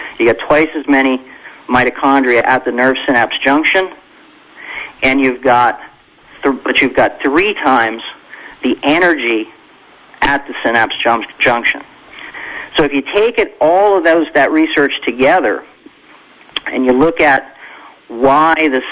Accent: New Jersey, United States; when I grew up in New Jersey in the 70s, I mean, New Jersey was a pretty dirty place.

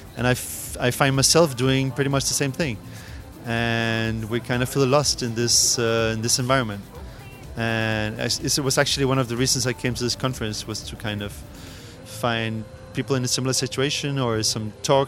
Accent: Copenhagen, Capital Region of Denmark, Denmark; English is a second language

